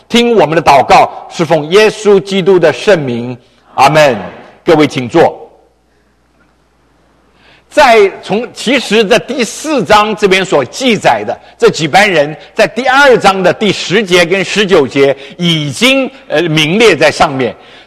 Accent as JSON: {"language": "Chinese", "country": "China", "said": "所以我们中国人就很知道"}